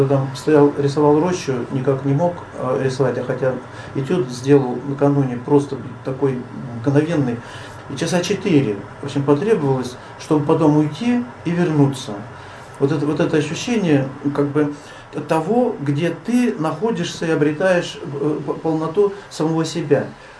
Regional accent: Tatarstan, Russia; Ну, я родился, вырос в Татарстане, недалеко от Елабуги это было, в общем. Я туда много раз в детстве тоже ездил.

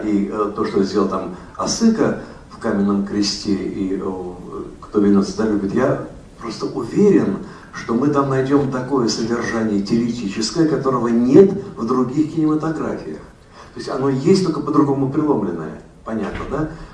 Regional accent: Russia; она, вдруг узнавши, что я из России, сказала

